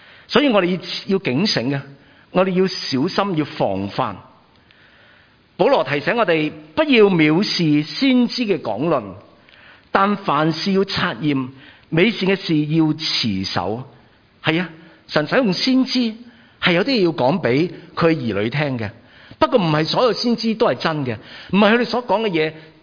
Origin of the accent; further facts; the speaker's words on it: China; 我们中国人很明白的，